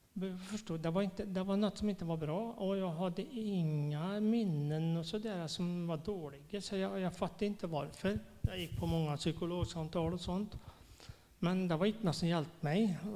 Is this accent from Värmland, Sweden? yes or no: yes; Värmland, Sweden; now in Stockholm, Sweden; Jag kommer från Värmland egentligen. Men jag bor i Stockholm nu.